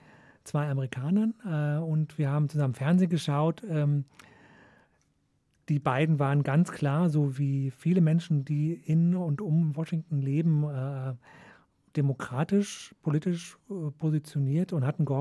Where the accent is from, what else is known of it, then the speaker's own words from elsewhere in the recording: Düsseldorf, North Rhine-Westphalia, Germany; Das kann man als Düsseldorfer kaum vermeiden.